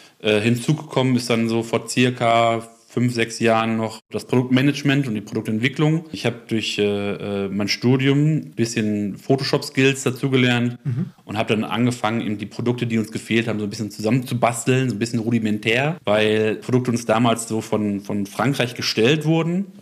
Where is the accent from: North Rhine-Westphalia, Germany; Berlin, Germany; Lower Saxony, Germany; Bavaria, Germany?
Lower Saxony, Germany; Schüttorf; Ich komme ursprünglich aus Schüttorf. Das liegt am Dreiländereck Nordrhein-Westfalen, Niedersachsen und die Niederlande. Das ist ein kleines Örtchen.